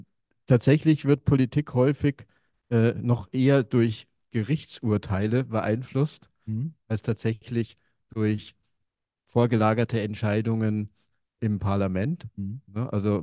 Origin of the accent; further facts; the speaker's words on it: Brandenburg, Germany; Ich komme selber aus dem Landkreis Barnim